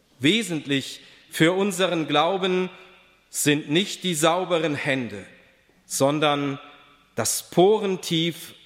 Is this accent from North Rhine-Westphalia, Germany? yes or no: no; Stade, Lower Saxony, Germany; In meiner Kindheit gab es während der Ferienfreizeiten meiner Heimatgemeinde Stade immer den Workshop Sparschweine basteln.